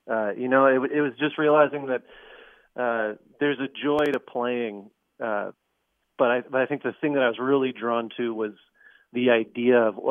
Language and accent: English; Madison, Wisconsin, United States; also born or lived in Minneapolis / Philadelphia; I grew up in Madison, Wisconsin. We moved around a little bit when I was a kid. I was actually born in Minneapolis and lived in Philadelphia for a little while, but we eventually settled when I was maybe about 7 or 8 in Madison.